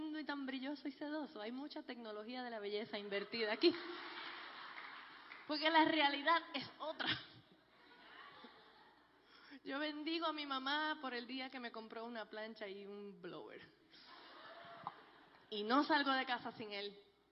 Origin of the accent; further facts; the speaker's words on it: Puerto Rico; also born or lived in New York, United States; nos mudamos de New York a Puerto Rico. Y en Puerto Rico fue donde me crié desde los 7 años y medio de edad. Y me siento más boricua que el coquí.